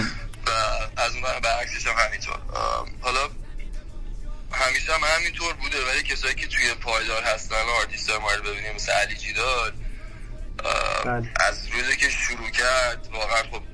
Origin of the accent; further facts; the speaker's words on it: Iran; من تو همون مملکت بزرگ شدم و تو همون سنایی که شما بودی منم تو همون کشور بودم